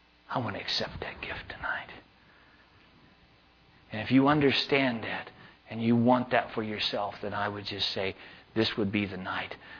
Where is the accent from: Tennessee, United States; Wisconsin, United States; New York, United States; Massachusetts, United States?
Tennessee, United States; That's a southern term, by the way. I'm from Tennessee, so that's a southern.